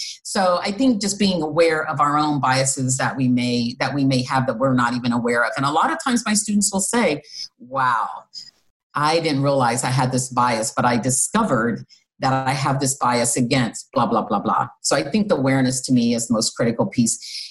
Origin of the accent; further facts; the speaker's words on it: Midwest, United States; I came from the Midwest. You know, I had not seen poverty quite like this.